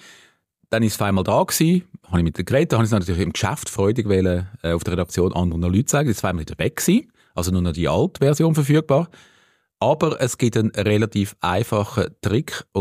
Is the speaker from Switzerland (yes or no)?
yes; Zurich, Switzerland; accent: Mittelland dialect; also ich bin ja Zürcher, für mich ist das normal, für andere Schweizer wahrscheinlich nicht. Aber es ist so ein bisschen der Mittelland-Dialekt, so, der weit verbreitet ist